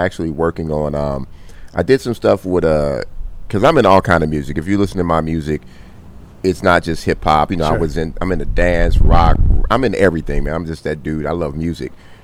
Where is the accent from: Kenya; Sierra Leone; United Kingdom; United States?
United States; Compton, California; I grew up in Compton, and my mom's put me in Catholic school to keep me out of trouble.